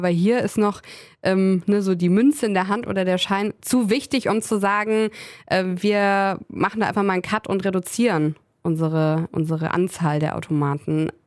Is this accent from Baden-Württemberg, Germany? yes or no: no; Solingen, North Rhine-Westphalia, Germany; Ich mag meinen sehr, ich komme aus Solingen